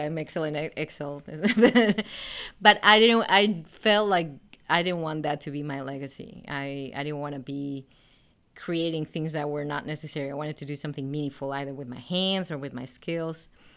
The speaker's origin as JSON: {"language": "English", "town": "Madrid", "region": "Community of Madrid", "country": "Spain", "tie": "born or raised there", "second_language": "English", "said": "I learned English thanks to my parents and their vision. They put me in the only American school that was in Madrid at the time."}